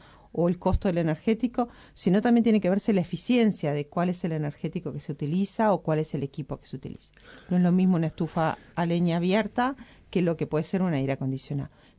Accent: Uruguay; el calefaccionar a leña es parte de cómo somos los uruguayos, ¿no?

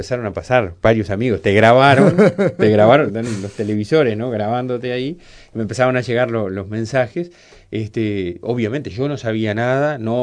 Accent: San Gregorio de Polanco, Tacuarembó, Uruguay; Con mamá yo me crié, aprendí a caminar en San Gregorio de Polanco.

